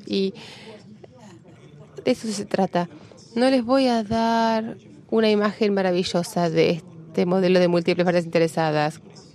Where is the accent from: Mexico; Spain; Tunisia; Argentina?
Tunisia; Bueno, yo soy de Túnez.